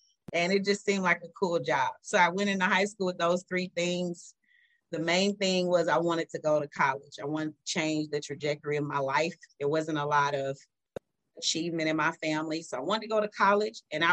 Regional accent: Houston, Texas, United States; So I'm from Houston. I'm a local girl, went to Prairie View for undergrad, went to Texas Southern.

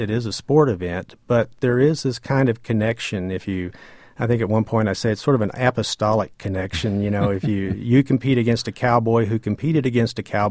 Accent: Guthrie, Oklahoma, United States; we had gone from my hometown of Guthrie, Oklahoma, which is about 30 miles north of Oklahoma City

